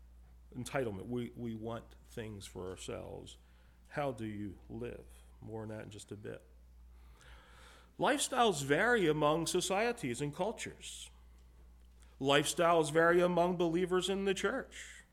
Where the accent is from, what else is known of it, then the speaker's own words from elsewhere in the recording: Pennsylvania, United States; and I'm from Pennsylvania, and I like to shake hands, meet people, that's respectful.